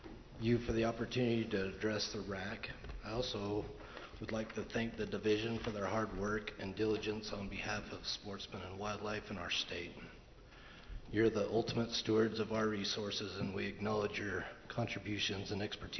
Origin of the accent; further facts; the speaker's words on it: West Bountiful, Utah, United States; I'm from West Bentonville, Utah.